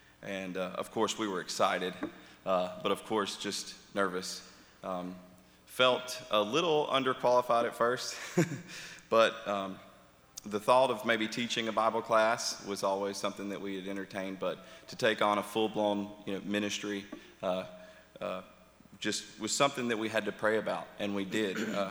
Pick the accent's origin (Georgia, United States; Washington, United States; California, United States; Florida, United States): Georgia, United States; Rome; also born or lived in Carrollton; And I grew up in Rome and moved to Carrollton, where I graduated from the University of West Georgia.